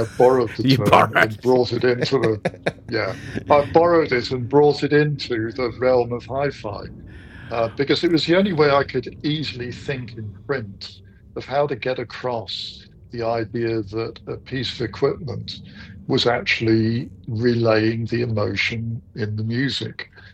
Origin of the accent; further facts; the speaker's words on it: Plymouth, South West England, United Kingdom; back down in my hometown in the UK, Plymouth, where I was managing a shop.